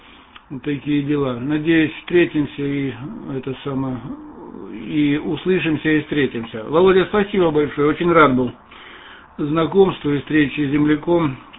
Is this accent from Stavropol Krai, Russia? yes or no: yes; Lermontov, Stavropol Krai, Russia; now in Antwerp, Belgium; Это ж мой родной город. Ну, российский … Как раз мой КТЭЧ, город Лермонтов в России. А здесь пока сейчас в Антверпене, Бельгии.